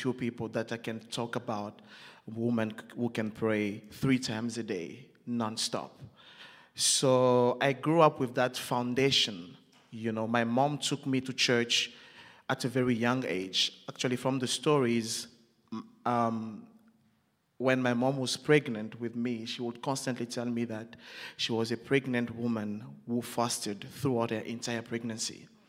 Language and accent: English; southern provinces, DR Congo; so I was born and raised in the Congo, DRC, Central Africa, in the southern provinces of the Congo. And so I'm the last born of seven, and I grew up in a very crowded house.